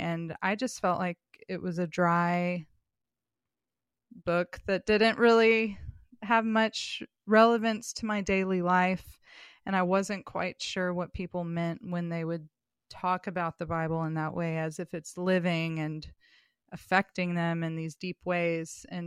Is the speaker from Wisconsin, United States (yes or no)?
no; California, United States; born there; accent: British; also born or lived in England; So I was born in California at Edwards Air Force Base. And then the first place I remember is England. We moved there and he was an exchange test pilot in the Royal Air Force. So early childhood was in England. I had a British accent when I was little.